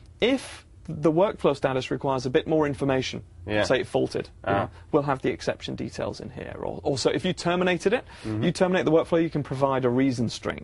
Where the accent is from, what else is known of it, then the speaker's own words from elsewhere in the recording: United Kingdom; I'm a Brit, so I read British news.